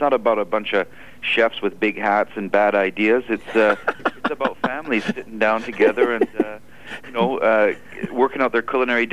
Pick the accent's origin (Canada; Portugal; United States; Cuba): Canada; Vancouver, British Columbia; Well, growing up in Vancouver is a pretty good start, about as good as a start as you could ask for.